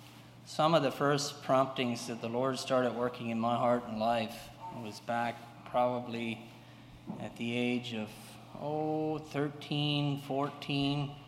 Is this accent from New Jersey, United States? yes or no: no; Tennessee, United States; Born and raised in Tennessee in a conservative Amish setting.